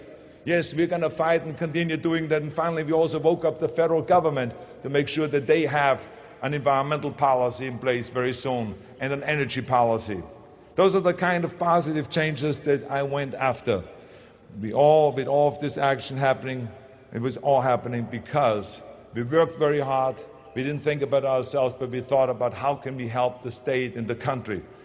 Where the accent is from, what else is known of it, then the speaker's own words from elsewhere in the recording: Austria; English is a second language; now in United States; But with my accent, I was worried they're going to deport me back to Austria.